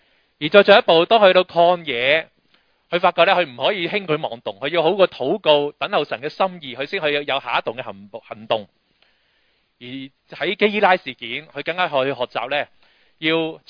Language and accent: Cantonese; Hong Kong